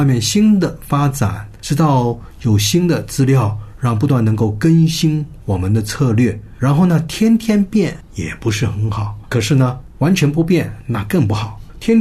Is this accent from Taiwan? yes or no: no; China; 我们中国人常常做事情叫雷声大雨点小，虎头蛇尾。